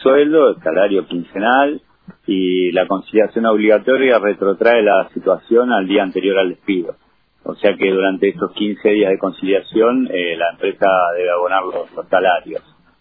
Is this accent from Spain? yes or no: no; Argentina; Nosotros somos producción nacional, somos Argentina, tenemos que tener nuestra industria.